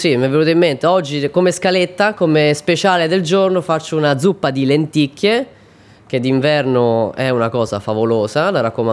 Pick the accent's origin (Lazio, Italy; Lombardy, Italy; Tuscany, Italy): Lazio, Italy; Viterbo; sono di Viterbo